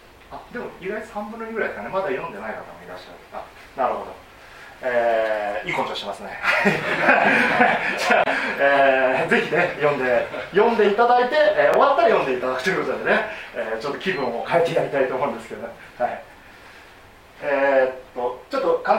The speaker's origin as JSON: {"language": "Japanese", "region": "Kanto", "country": "Japan", "said": "私自身ですね、根っからの関東人でございまして、"}